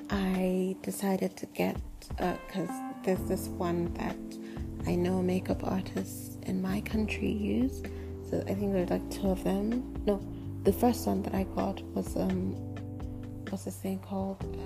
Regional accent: Nigeria; you're not Nigerian, because I'm Nigerian.

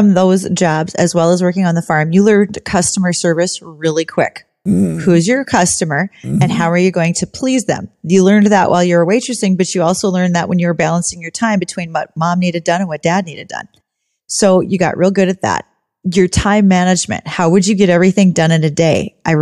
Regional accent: North Dakota, United States; So I did grow up farming my whole life. I'm from South Central North Dakota, where my brothers still operate our home farm.

